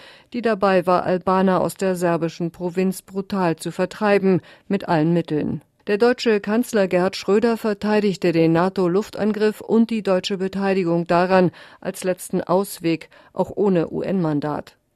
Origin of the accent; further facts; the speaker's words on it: Croatia; moved away as an adult; Ich komme aus Kroatien, bin nach Bosnien geflohen, dann nach Belgrad und landete wieder im Krieg.